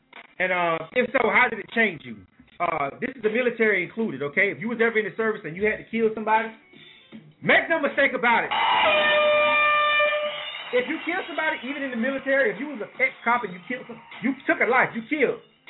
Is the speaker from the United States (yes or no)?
yes; Panama City, Florida, United States; Okay, that's my hometown.